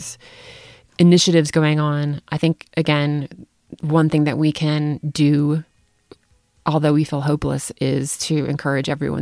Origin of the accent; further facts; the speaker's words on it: United States; I'm leaving the country in 2 weeks. Oh my God, I have to travel abroad as an American.